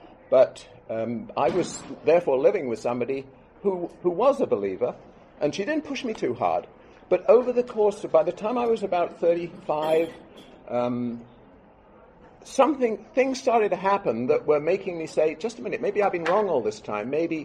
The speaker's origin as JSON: {"language": "English", "region": "England", "country": "United Kingdom", "tie": "born there", "said": "I'm not a Catholic. I was born in England. I'm an Anglican."}